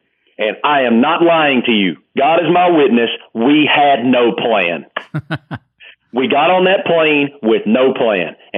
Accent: Blacksburg, Virginia, United States; I grew up in Blacksburg, Virginia, man. The Virginia Tech Hokies are our pro team.

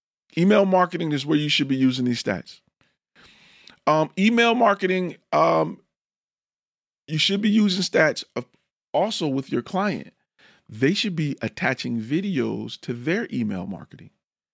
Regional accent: Detroit, Michigan, United States; I'm from Detroit.

